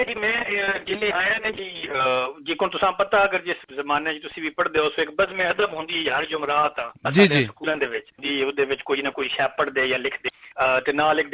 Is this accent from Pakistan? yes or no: yes; Padhrar, Punjab, Pakistan; ਮੇਰੀ ਜਿਹੜੀ ਜੰਮਪਲ ਹੈ ਉਹ ਗ੍ਰਾਂ ਹੈ ਖੁਸ਼ਾਬ ਜ਼ਿਲ੍ਹੇ ਦਾ, ਜਿਹੜਾ ਕਿ ਪੁਰਾਣਾ ਸ਼ਾਹਪੁਰ ਡਿਸਟ੍ਰਿਕਟ ਹੁੰਦਾ ਹੈ, ਟਿਵਾਣੇ ਵਾਲਾ, ਖਜ਼ਰ ਜਾਂ ਟਿਵਾਣੇ ਉਰਾਂ ਦਾ। ਉਹਦੇ ਵਿੱਚ ਪਧਰਾੜ ਹੈ ਜੀ